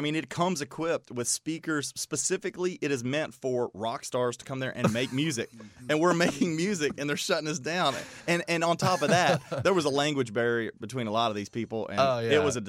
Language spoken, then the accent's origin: English; Bardstown, Kentucky, United States; Well, there's actually, from our hometown